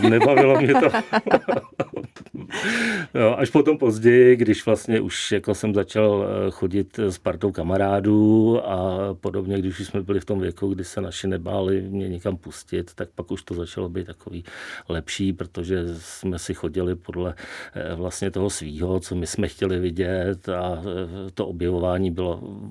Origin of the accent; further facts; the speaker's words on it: Prague, Czechia; Z Prahy. Já jsem čistokrevný Pražák.